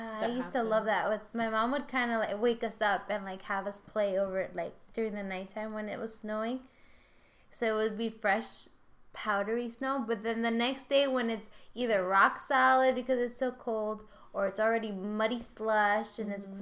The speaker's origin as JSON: {"language": "English", "town": "Philadelphia", "region": "Pennsylvania", "country": "United States", "tie": "born or raised there", "said": "I mean, I grew up in Philly."}